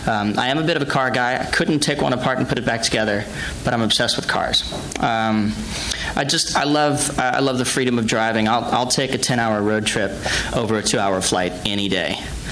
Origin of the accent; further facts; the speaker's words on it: Louisiana, United States; I grew up in Louisiana, so, you know, Cajun music, folk-based music has always had my heart